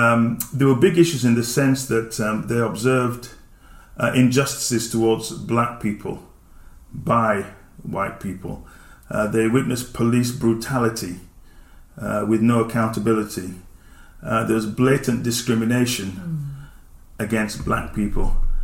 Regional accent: England, United Kingdom; also born or lived in Nigeria; I was born in Nigeria. My father's Nigerian. My mother is from Yorkshire. I did my primary school here in England. I did secondary school mainly in Nigeria, some of it in Canada.

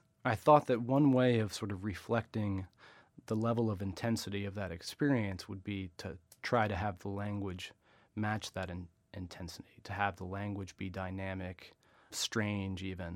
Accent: Virginia, United States; when I grew up in Virginia, in the South, I think a lot of soldiers come from sort of an area of the country similar to the one that I grew up in.

